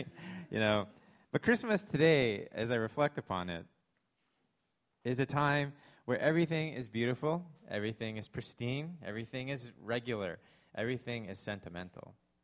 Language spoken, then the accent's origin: English; Canada; Thanksgiving is really, as a Canadian, I find it very interesting